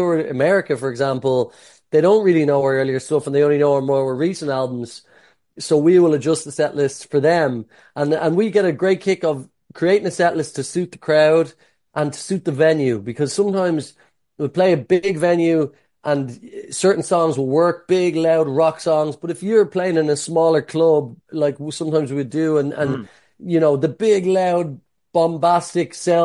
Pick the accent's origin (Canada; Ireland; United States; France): Ireland; please check out our music. If you like indie rock from charming Irish hairy men, then you might like our music.